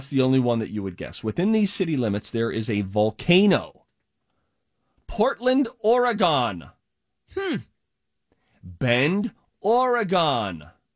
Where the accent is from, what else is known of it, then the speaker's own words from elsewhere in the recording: Ireland; You know, maybe they realized, it's Ireland. Guys, I'm Irish.